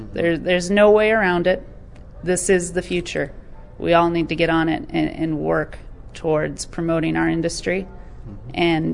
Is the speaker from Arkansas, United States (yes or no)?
no; Madison, Wisconsin, United States; I grew up in Madison, not a farm girl, married the son of a dairyman